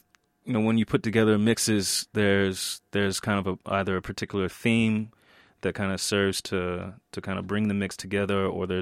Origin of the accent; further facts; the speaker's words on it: Atlanta, Georgia, United States; I'm originally from Atlanta, Georgia.